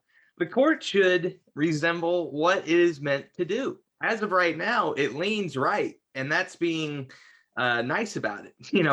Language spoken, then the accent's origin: English; Indiana, United States; You know, I'm from Indiana.